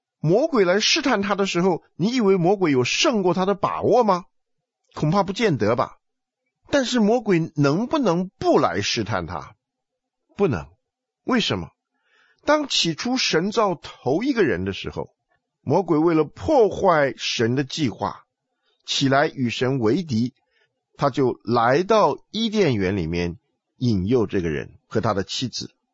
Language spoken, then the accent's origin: Chinese; China; 我们中国人有一句话说引蛇出洞